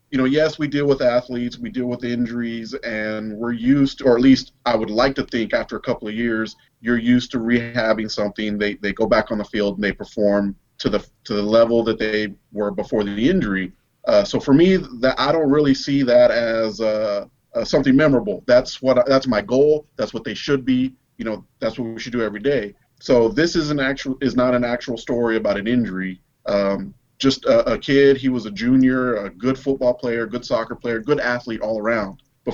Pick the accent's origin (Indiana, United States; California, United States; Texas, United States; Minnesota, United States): Texas, United States; Houston; And I'm from Houston, and I actually went to Arlington, so that's a couple hundred miles away.